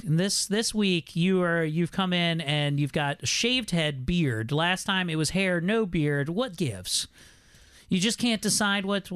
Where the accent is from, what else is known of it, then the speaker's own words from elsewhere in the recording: Sykesville, Maryland, United States; I had a show, Jeremy, in my hometown. We record in Sykesville, Maryland, Sykesville/Eldersburg, behind the curtains here.